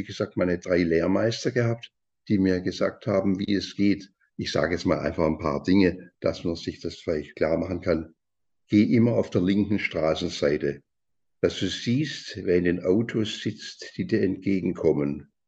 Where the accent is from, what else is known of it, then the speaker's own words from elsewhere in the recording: West Germany, Germany; Und ich war ja Westdeutscher mit einem bundesrepublikanischen Pass und Ausweis.